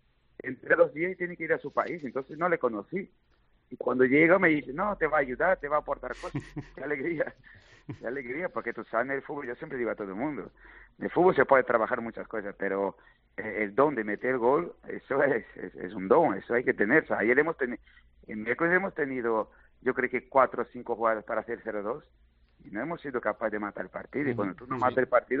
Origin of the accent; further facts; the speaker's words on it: Rio Grande do Sul, Brazil; en Brasil yo vivo a 150 kilómetros de Argentina, ¿sabes? Yo soy ahí de la Pampa